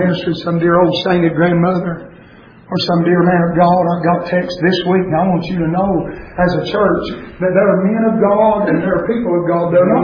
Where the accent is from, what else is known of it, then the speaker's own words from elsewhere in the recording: the South, United States; That word sift, which we all know, we grew up in the South.